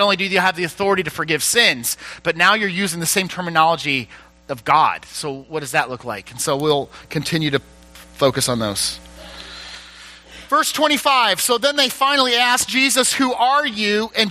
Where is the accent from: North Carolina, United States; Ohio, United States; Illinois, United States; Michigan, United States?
Illinois, United States; Peoria; I'm from Peoria. I grew up in a Baptist church in rural Peoria. This is my home.